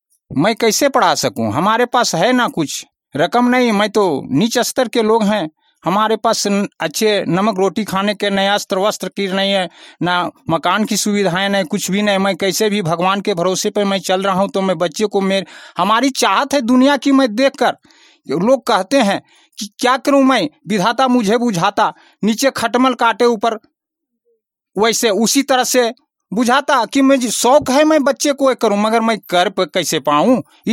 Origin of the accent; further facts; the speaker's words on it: Uchchakhana, India; मैं ग्राम उच्चाखाना के रहने वाला हूं।